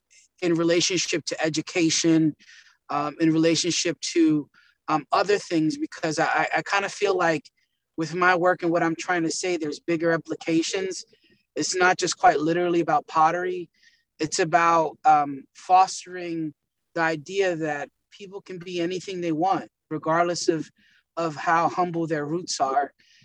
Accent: Philadelphia, Pennsylvania, United States; I'm from Philadelphia in a really impoverished neighborhood, mostly made up of Black and Latinx people.

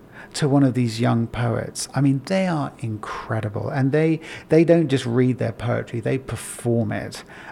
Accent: London, United Kingdom; moved away as an adult; now in Columbia, United States; I came here from London and lived in London for 12 years before I came here.

